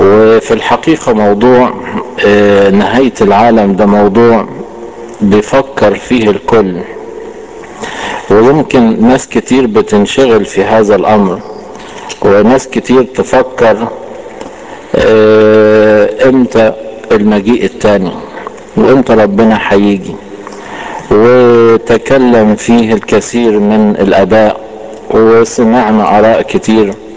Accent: Upper Egypt, Egypt; وانا على فكرة من الصعيد، صعيدي، واول مرة اجي عندكم هنا

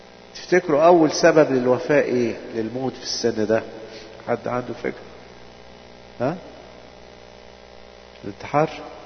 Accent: Egypt; now in Canada; احنا مش زي الناس الكنديين دول, ده احنا مصريين, احنا ما تعودناش على كده

